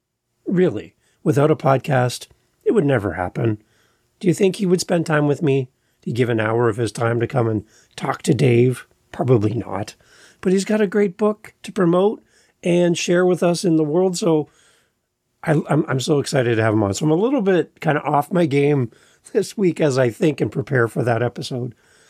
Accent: Canada; And he's Canadian, so that's even better because, you know, I'm Canadian.

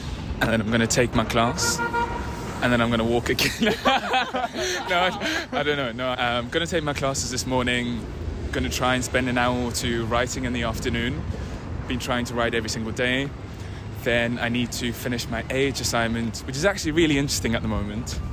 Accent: Zambia; from Zambia, M26 also.

